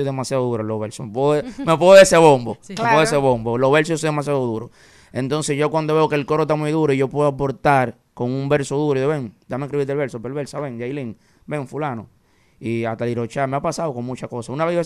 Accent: Santo Domingo, Distrito Nacional, Dominican Republic; donde yo vengo, que yo nací en Villa María y me crié en Guachupita, ahí es que nace esa cultura de dembow.

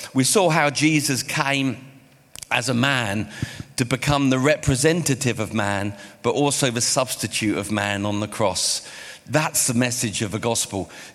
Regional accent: England, United Kingdom; but I'm English, I'm English.

